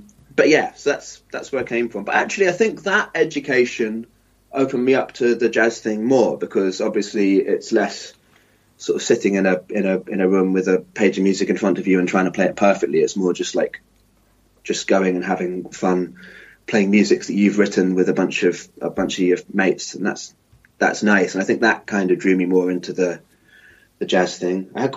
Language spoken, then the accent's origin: English; Ealing, London, United Kingdom; also born or lived in Twickenham; I was brought up in Ealing originally, and then Twickenham.